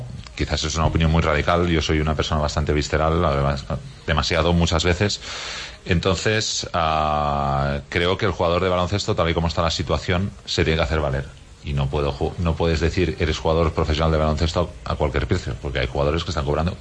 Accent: Catalonia, Spain; bueno, yo soy catalán

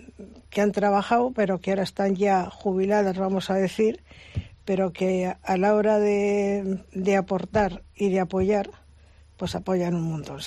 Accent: Bilbao, Basque Country, Spain; Digo, yo soy de Bilbao, pero no conozco el barrio de Arangoiti.

